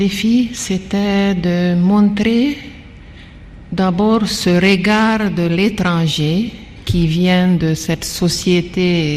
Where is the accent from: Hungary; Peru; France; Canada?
Hungary; French is a second language; moved away as an adult; now in Guinea; Oui, vous m'avez présenté comme une Hongroise, donc je viens de la Hongrie, mais j'ai vécu autant en Guinée qu'en Hongrie, donc je suis maintenant autant guinéenne.